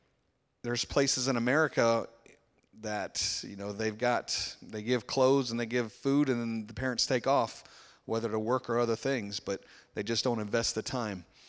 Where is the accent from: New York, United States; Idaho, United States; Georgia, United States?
Georgia, United States; also born or lived in Alabama, United States; that's kind of normal for the South where I grew up in Georgia and lower Alabama.